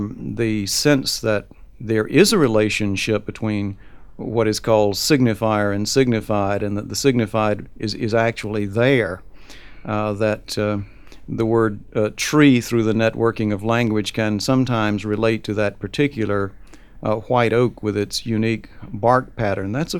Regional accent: Southern United States, United States; But of course, I'm an American. I'm a Southern American

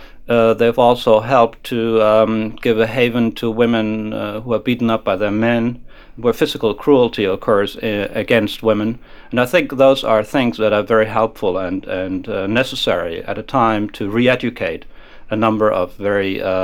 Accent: Germany; growing up in Germany, in post-war Germany

